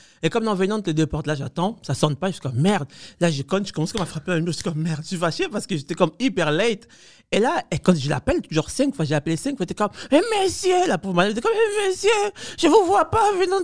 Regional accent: Cuba; moved away; parce que moi, j'ai grandi à Cuba.

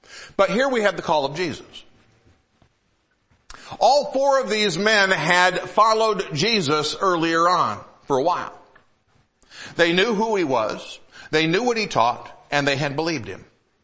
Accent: Michigan, United States; I grew up in Michigan.

